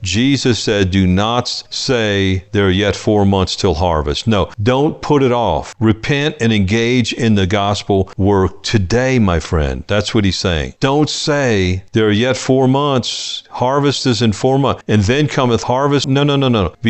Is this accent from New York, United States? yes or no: no; New Orleans, Louisiana, United States; I grew up in New Orleans around some really good food